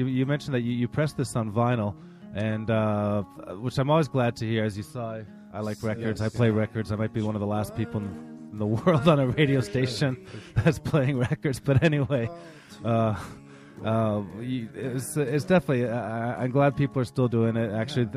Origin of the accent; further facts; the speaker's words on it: Montreal, Quebec, Canada; I'm from Montreal originally, which used to be a dynamite place for records.